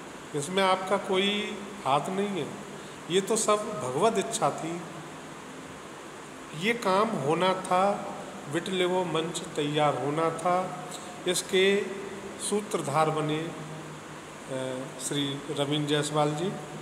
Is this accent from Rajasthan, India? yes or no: no; Hathras, Uttar Pradesh, India; हाथरस से बिलोंग करता हूँ।